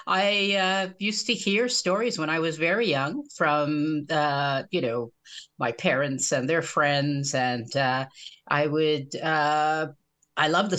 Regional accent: Montreal, Quebec, Canada; Actually, it was in the southwest. Today we call it Little Burgundy.

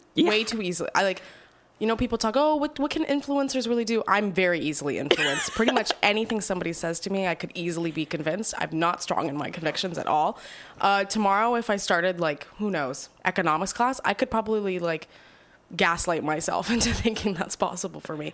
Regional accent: Mississauga, Ontario, Canada; now in Montreal, Canada; I am from Mississauga, Ontario, and I'm in my second year here at McGill now

